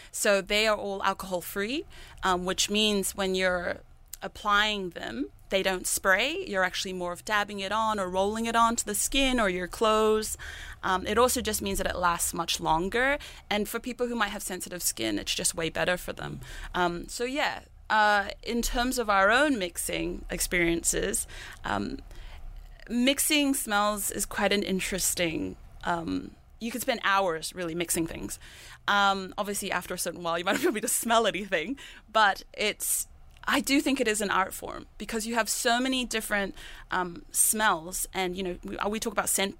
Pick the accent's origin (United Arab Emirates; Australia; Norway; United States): United Arab Emirates; Dubai; Growing up in Dubai, anywhere you go inside a mall